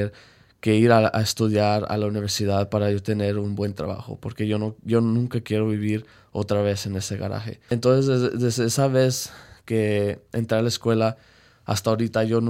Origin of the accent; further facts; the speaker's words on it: Mexico; born there; yo no podía ir porque yo nací en México y que los inmigrantes no van a la universidad